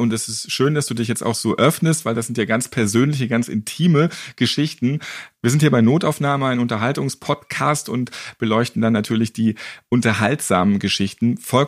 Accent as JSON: {"language": "German", "region": "Hamburg", "country": "Germany", "said": "Ich bin ja auch Hamburger, da ist mir das Moin durchaus sehr vertraut."}